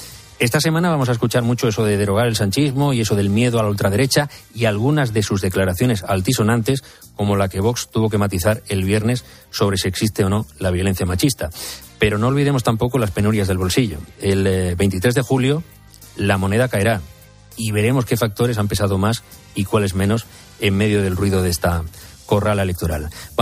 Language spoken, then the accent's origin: Spanish; Spain